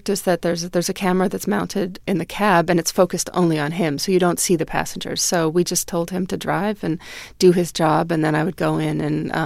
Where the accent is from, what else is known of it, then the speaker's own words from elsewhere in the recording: United States; Being an American, you're targeted, so I tried to stay under the radar.